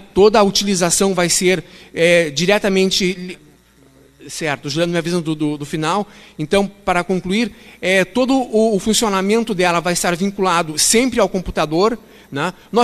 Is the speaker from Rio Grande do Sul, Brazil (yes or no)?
yes; Bagé, Rio Grande do Sul, Brazil; Eu venho do interior do estado, venho de Bagé, que é uma cidade que fica na fronteira com o Uruguai, a cerca de 400 quilômetros de Porto Alegre.